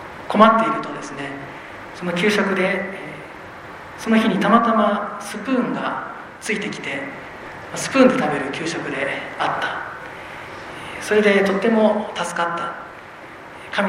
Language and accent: Japanese; Shiga, Japan; born there; 私は滋賀県の生まれですので、琵琶湖で洗礼を受けたんですけれども、